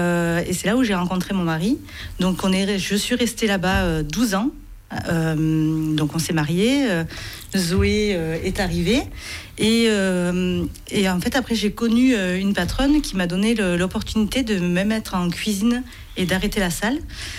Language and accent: French; Lirac, Occitanie, France; also born or lived in Avignon; Je suis née à Avignon, mais j'ai grandi dans un tout petit village dans le Gard qui s'appelle Lirac. Donc il n'y a que les amateurs de vin qui connaissent mon village.